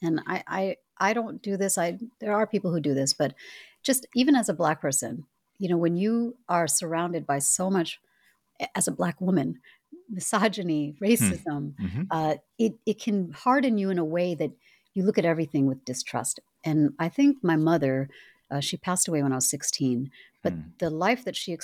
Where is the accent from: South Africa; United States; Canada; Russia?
United States; Minnesota; also born or lived in Louisiana / Seattle / New York / Boston; So when I grew up in Minnesota, I moved there at 9. I went all the way through college.